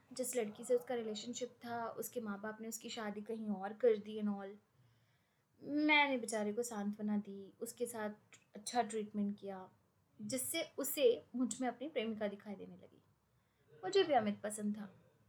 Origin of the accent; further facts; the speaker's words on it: Lucknow, Uttar Pradesh, India; मैं लखनऊ की रहने वाली हूँ।